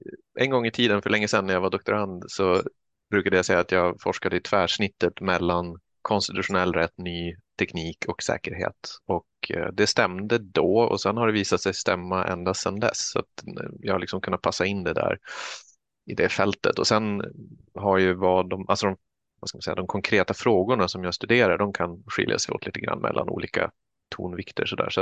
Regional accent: Kiruna, Norrbotten County, Sweden; Jag är uppvuxen i Kiruna.

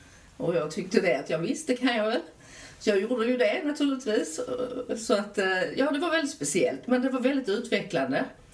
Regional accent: Malmö, Skåne, Sweden; also born or lived in Kristianstad; Jag föddes i Kristianstad och växte upp i Malmö.

